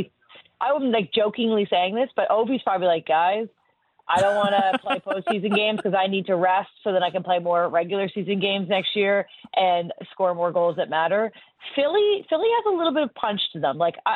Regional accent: Canada; because obviously as a Canadian, I, you know, obsessed

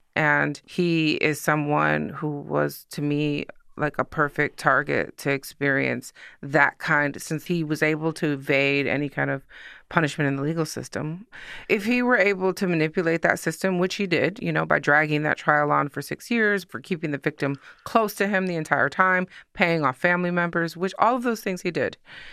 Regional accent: Detroit, Michigan, United States; I'm from Detroit. Chicago's next door.

